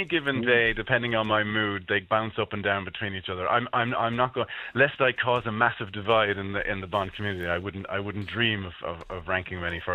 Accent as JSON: {"language": "English", "town": "Limerick", "region": "Munster", "country": "Ireland", "said": "I'm from Limerick originally"}